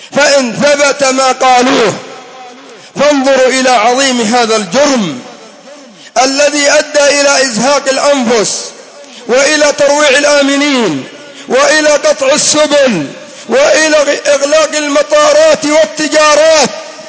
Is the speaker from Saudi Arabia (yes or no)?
no; Yemen; وأما الحال عندنا في اليمن لما كان الأمن ضعيفا والسواحل مفتوحة